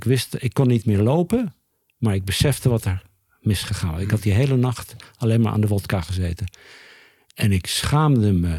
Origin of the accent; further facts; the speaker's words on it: Amsterdam, North Holland, Netherlands; Ik kom uit Amsterdam, hè, dus ik wist wel hoe een verslaafde eruit zag.